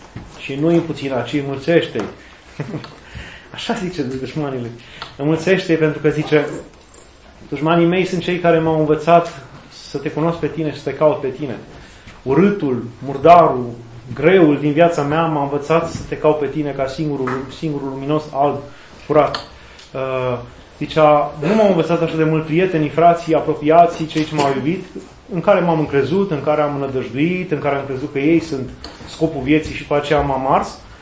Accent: Hunedoara County, Romania; ne-am născut acolo, că eu sunt în cea mai săracă zona țării, eu sunt din Valea Jiului

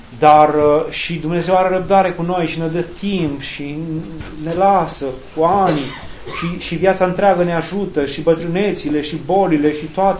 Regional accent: Romania; eram mult mai scandalizați și eram mult mai duri și noi ca români și orice alt neam

